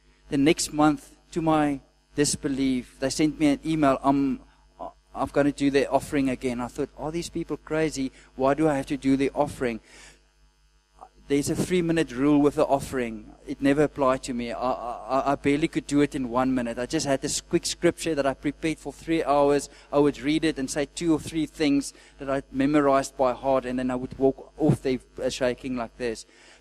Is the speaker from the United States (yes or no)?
no; Somerset West, Western Cape, South Africa; I'm from Somerset West. And if you don't know, it's just about 20 kilometers to the seaside.